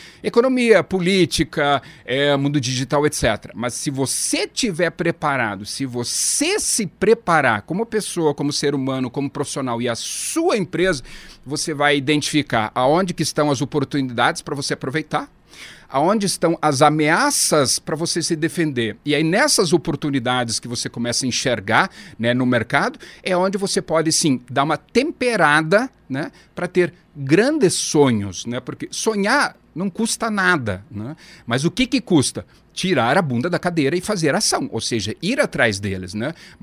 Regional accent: Apucarana, Paraná, Brazil; eu sou de Apucarana, norte do Paraná, né?

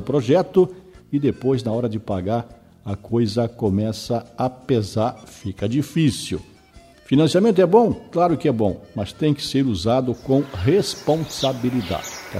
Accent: Campina Grande do Sul, Paraná, Brazil; Caboclo nascido e criado em Campina Grande do Sul.

